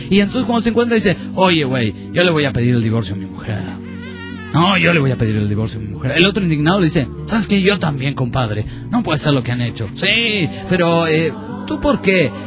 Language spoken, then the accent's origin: Spanish; Mairana, Santa Cruz, Bolivia; cómo es aquí en Bolivia. Más específicamente en Mairana, mi pueblo natal.